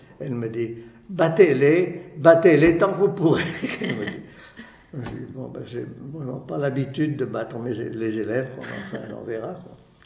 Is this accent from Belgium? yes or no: no; Lyon, Auvergne-Rhône-Alpes, France; Je suis né à Lyon, dans le 3, à la Charité